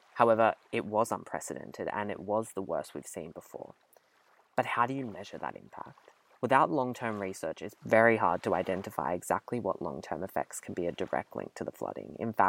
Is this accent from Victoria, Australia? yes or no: no; Casuarina, New South Wales, Australia; I'm from Casuarina, New South Wales, which is about 20 minutes from Byron Bay